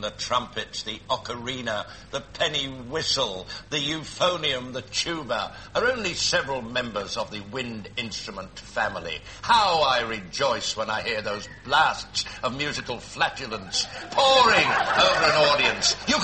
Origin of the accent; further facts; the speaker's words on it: Yorkshire and the Humber, United Kingdom; Like my friend Mr. Frost, I'm from Yorkshire, I am the full Bronte.